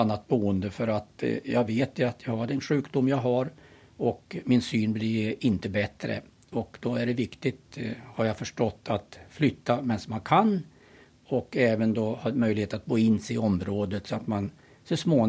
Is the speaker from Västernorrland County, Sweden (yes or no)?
yes; Knarp, Västernorrland County, Sweden; Ja, jag är en bondpojk från Knarp, 4 mil söder om Sundsvall. Uppvuxen på en bondgård.